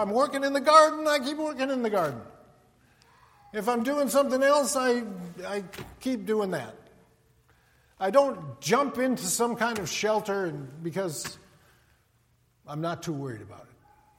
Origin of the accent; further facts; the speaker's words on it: Minot, North Dakota, United States; As most of you know by now, I grew up in Minot, North Dakota